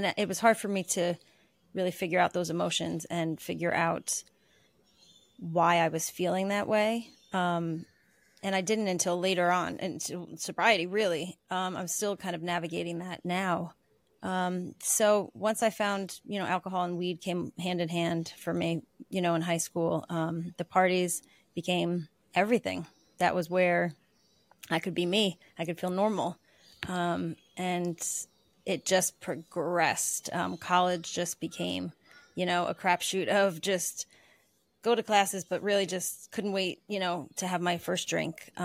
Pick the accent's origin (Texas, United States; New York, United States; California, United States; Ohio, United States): New York, United States; I'm from New York. I'm based in New York. I was born and raised